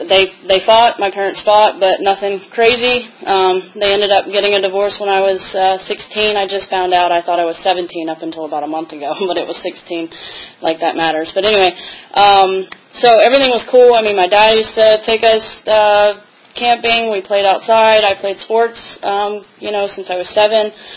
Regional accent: Tennessee, United States; moved away as an adult; my hometown, which I'm from Tennessee. I've only been in Virginia for a year now.

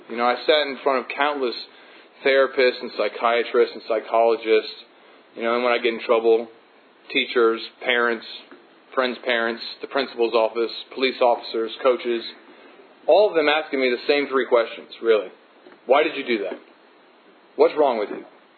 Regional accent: Houston, Texas, United States; also born or lived in Omaha, Nebraska; I was born in Omaha, Nebraska, you know, and we moved down to Texas, and I was living in Houston.

